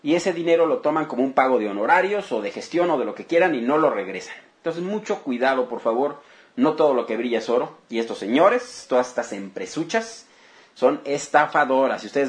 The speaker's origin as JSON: {"language": "Spanish", "country": "Mexico", "said": "lo menos que podemos hacer como ciudadanos mexicanos"}